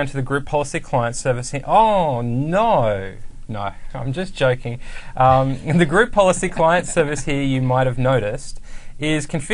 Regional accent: Australia; Yeah, I'm from Australia.

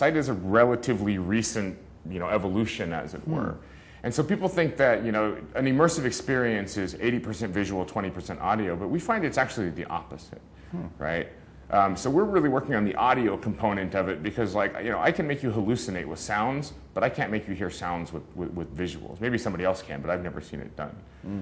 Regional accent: Hawaii, United States; I say guys just because I'm from Hawaii and we say guys to mean guys and girls.

